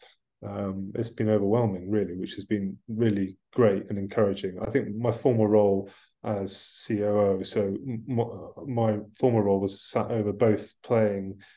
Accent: England, United Kingdom; But I'm an Englishman. I want England to do well, really.

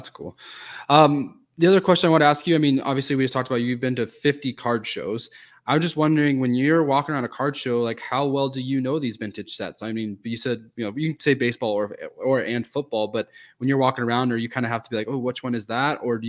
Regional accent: Northwest, United States; I'm also from the Northwest.

